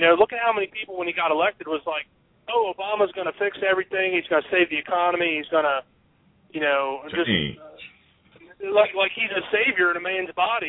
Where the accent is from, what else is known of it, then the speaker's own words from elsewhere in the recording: United States; just because I'm an American.